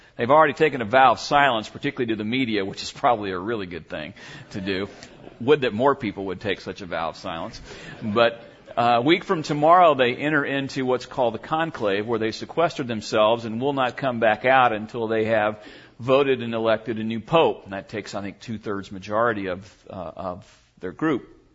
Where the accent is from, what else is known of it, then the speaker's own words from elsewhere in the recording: Atlanta, Georgia, United States; See, I grew up in Georgia.